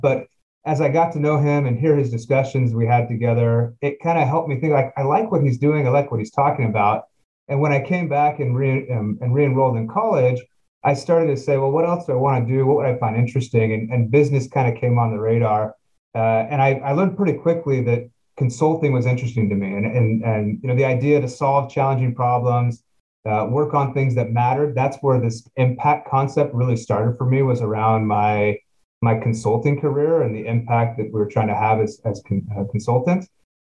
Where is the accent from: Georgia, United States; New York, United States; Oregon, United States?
Oregon, United States; also born or lived in California; So I grew up on the West Coast. So born in California, but raised up in Oregon. Spent all of basically my primary and secondary school up just kind of in the suburbs west of Portland, Oregon.